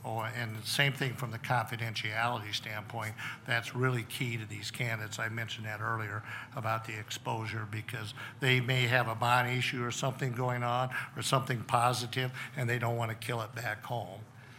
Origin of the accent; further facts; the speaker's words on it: Midwest, United States; I'm from the Midwest, so I can say the word crop.